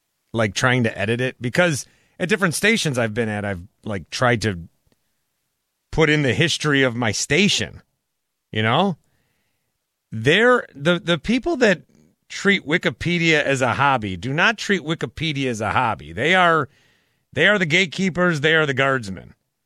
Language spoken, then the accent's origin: English; Fond du Lac, Wisconsin, United States; we are on there now in Fond du Lac, my hometown.